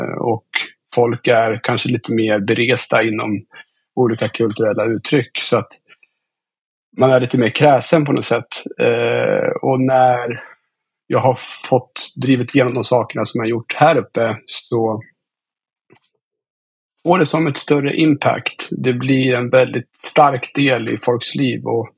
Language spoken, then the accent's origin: Swedish; Östersund, Jämtland County, Sweden; Men för mig, så jag är som uppväxt i Östersund. Och har varit väldigt mycket i Åre.